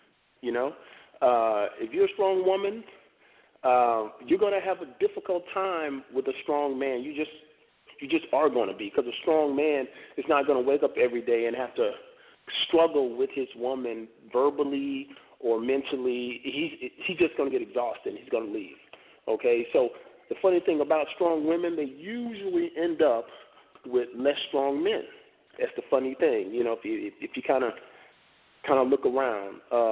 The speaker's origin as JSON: {"language": "English", "town": "Houston", "region": "Texas", "country": "United States", "said": "Oh, by the way, I'm from Houston."}